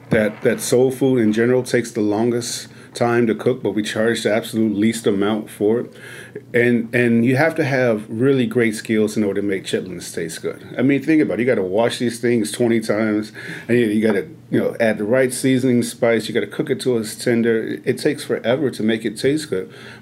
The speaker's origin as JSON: {"language": "English", "town": "Chicago", "region": "Illinois", "country": "United States", "tie": "born or raised there", "said": "growing up in Chicago where sugar and cornbread is a religion, and taking that to the South and watch people get mad because there's sugar and cornbread."}